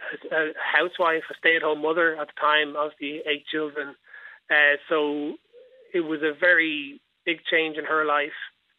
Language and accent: English; Dublin, Leinster, Ireland; I'm from Dublin. I'm 45. I'm married, two kids. I'm a civil servant by day. And I spent all my life in Dublin. I grew up in Beaumont.